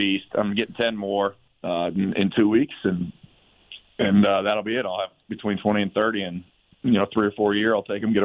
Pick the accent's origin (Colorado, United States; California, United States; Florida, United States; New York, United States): Florida, United States; also born or lived in Nashville; I grew up with Brian in Florida and then lived together the first 3 years I lived in Nashville.